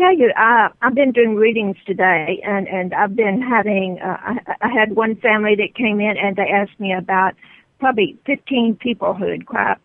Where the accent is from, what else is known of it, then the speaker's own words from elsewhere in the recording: Texas, United States; now in San Diego, United States; I live in California. I live in San Diego, La Jolla area.